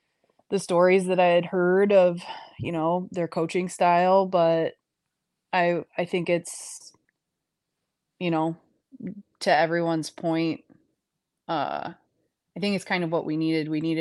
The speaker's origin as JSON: {"language": "English", "region": "Ohio", "country": "United States", "said": "Cause I'm from Ohio."}